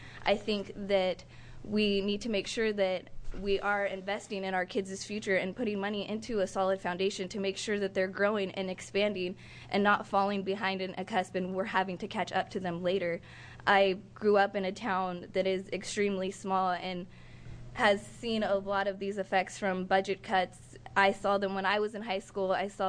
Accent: Independence, Oregon, United States; I am from Independence, Oregon. I was born and raised in Oregon.

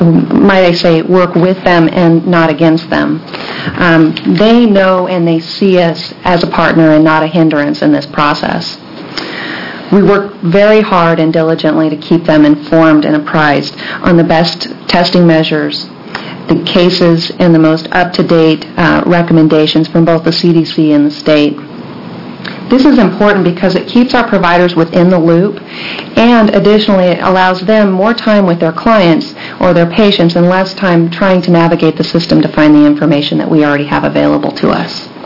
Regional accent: Oregon, United States; I'm from Umatilla County, and I'm the administrator of that county health department.

